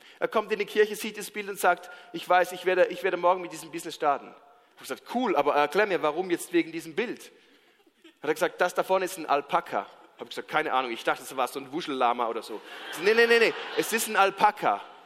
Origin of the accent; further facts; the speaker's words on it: Switzerland; Ja, ich weiß nicht, ich bin Schweizer, ich darf alles.